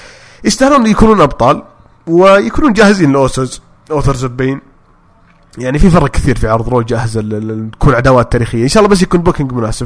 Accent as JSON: {"language": "Arabic", "country": "Saudi Arabia", "said": "ترى عندنا في السعوديه مواهب يعرفون يصارعون"}